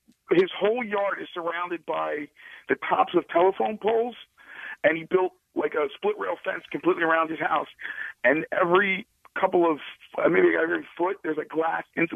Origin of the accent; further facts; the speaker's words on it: Vineland, New Jersey, United States; The biggest one I can think of is from my hometown of Vineland was the Palace of Depression.